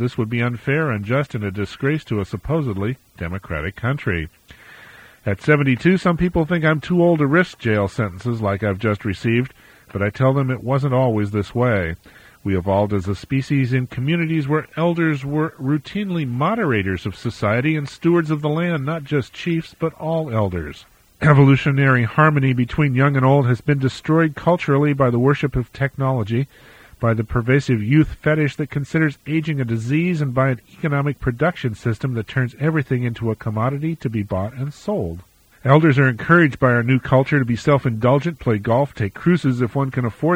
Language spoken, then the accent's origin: English; Louisiana, United States; moved away as an adult; When the civil rights movement came to my home state of Louisiana, I was treated to a front-row demonstration of how civil disobedience could change things for better